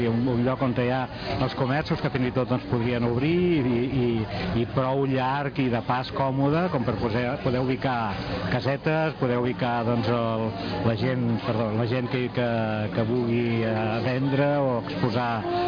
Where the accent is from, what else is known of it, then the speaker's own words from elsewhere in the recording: Montgat, Catalonia, Spain; born there; also born or lived in Tiana; Montgat és el meu poble de naixement i també me l'estimo molt, no?